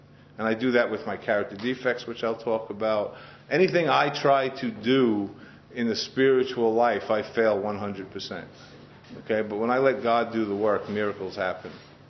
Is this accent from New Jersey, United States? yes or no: no; Queens, New York, United States; But yeah, I grew up in Queens, and I was one of those people, obviously, that never felt like I belonged.